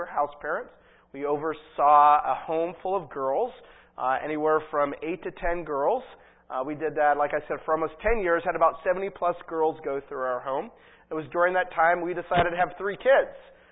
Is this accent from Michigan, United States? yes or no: no; New Castle, Pennsylvania, United States; born there; I'm not a New Englander, if you cannot tell by my accent, and I'm not from around here, but I was born in the Northeast. I was born just north of Pittsburgh in Newcastle, Pennsylvania